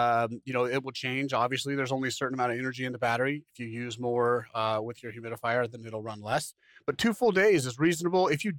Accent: the West, United States; Yeah, for us, maybe it's because I'm from the West. You know, I don't know, a bunch of cowboys out there, right?

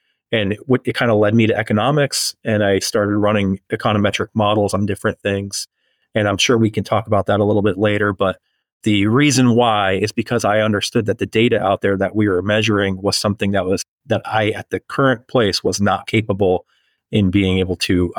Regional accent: New England, United States; I am originally from New England.

